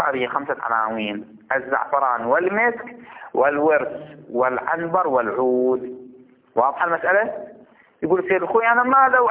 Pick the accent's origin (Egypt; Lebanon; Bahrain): Bahrain; خب احنا عندنا في البحرين شي نسميه خطوبة